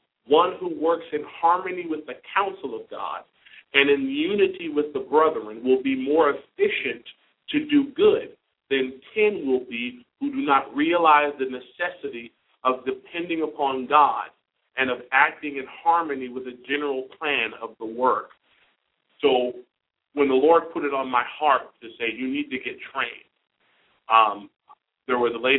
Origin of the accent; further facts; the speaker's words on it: Palm Springs, California, United States; I was born in Palm Springs, California. Pretty much grew up there my whole life.